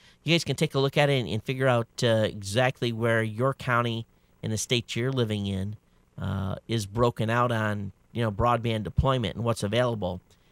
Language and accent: English; Michigan, United States; if I go back and look at my home state in Michigan, it says that it will